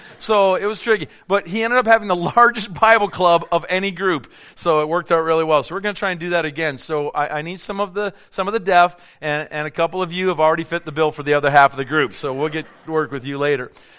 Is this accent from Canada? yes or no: yes; Simcoe, Ontario, Canada; in Simcoe, when I grew up in Simcoe, it was maybe 8,000 people